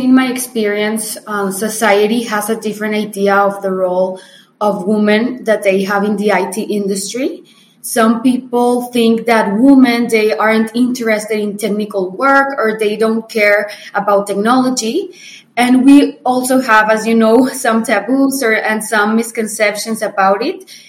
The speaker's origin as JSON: {"language": "English", "town": "Monterrey", "region": "Nuevo León", "country": "Mexico", "said": "I am here from Monterrey. I have 25 years old"}